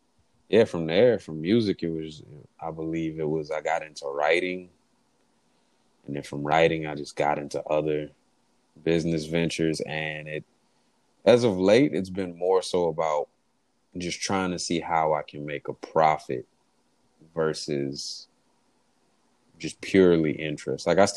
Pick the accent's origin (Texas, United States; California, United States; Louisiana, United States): Louisiana, United States; New Orleans; I grew up in New Orleans, which is like just a real musical city.